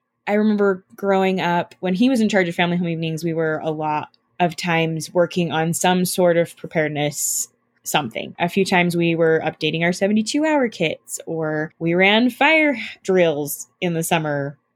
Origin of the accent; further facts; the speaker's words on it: Rupert, United States; I grew up in Rupert after my parents got divorced when I was 8. My mom moved back to the States to live with her parents.